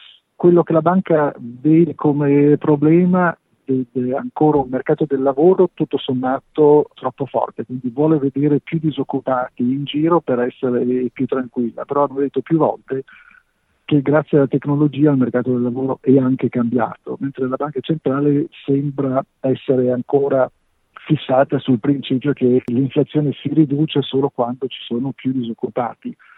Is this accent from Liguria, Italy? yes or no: yes; Liguria, Italy; Io da buon ligure dico bene